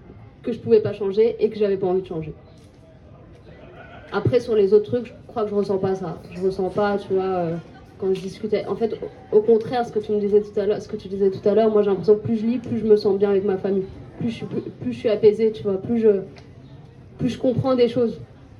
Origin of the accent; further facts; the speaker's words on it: Clichy-sous-Bois, Île-de-France, France; j'ai grandi à Clichy-sous-Bois.